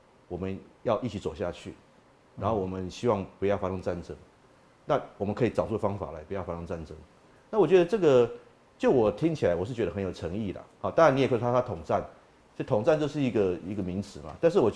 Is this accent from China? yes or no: no; central Taiwan, Taiwan; 你跟我都是台湾人哦，我们都是中部的小孩嘛，